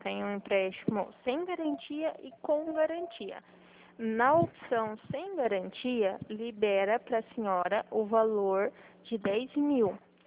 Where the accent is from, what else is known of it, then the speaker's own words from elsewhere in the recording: Dourados, Mato Grosso do Sul, Brazil; Melhor ainda, eu sou daqui de Dourados.